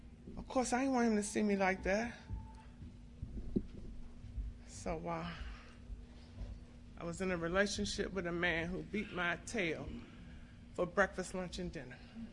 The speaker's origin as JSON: {"language": "English", "town": "Washington", "region": "District of Columbia", "country": "United States", "said": "I'm from Southeast Washington, and you know, it used to be a place called Clancy's"}